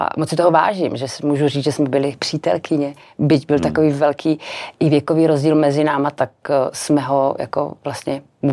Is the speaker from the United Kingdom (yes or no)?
no; Slovakia; Czech is a second language; i to, že jsem Slovenka